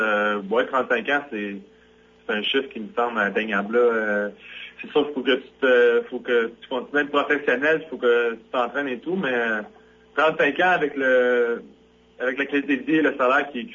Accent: Canada; Et que, je suis un Canadien, ils sont pas vraiment au courant du côté francophone du Canada

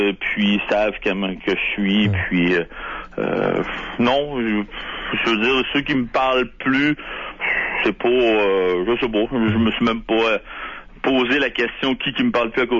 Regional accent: Quebec City, Quebec, Canada; Bon, je viens de Québec, moi, dans votre secteur, dans le Québec, je veux dire.

